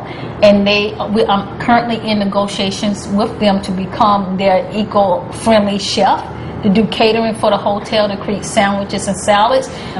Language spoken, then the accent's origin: English; North Carolina, United States; also born or lived in Misawa, Japan / California; So I'm from North Carolina, and I incorporate Japanese food because I lived in Misawa, Japan. I also incorporate the love of organic and natural foods that I got living in California.